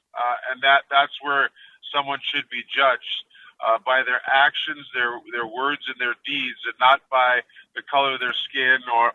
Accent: Thunder Bay, Ontario, Canada; I grew up in Thunder Bay with someone that was of Iranian and Persian descent.

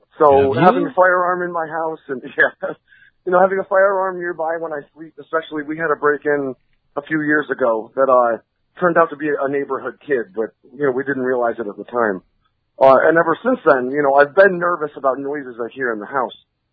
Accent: Vermont, United States; And I went to visit their house, which was a trailer, because I'm from Vermont, and that's what most people's houses are.

